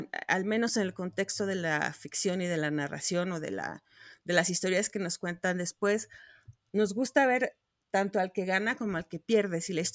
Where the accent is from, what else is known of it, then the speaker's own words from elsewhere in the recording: Mexico; como es el caso de nosotros que somos mexicanos